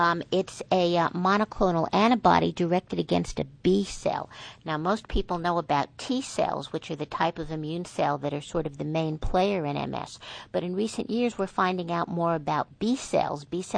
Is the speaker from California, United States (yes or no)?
no; New York, United States; I'm from New York. We talk fast.